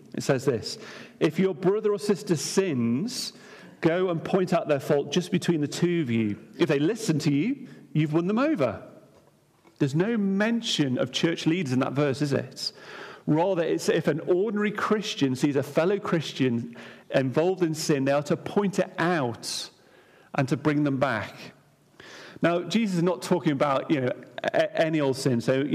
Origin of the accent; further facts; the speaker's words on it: United Kingdom; We often think to ourselves, well, being quite British, it's not my business.